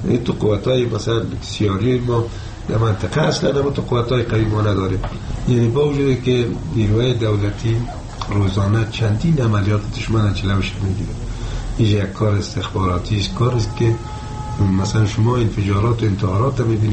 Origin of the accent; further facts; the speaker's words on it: Afghanistan; ما افغان هستیم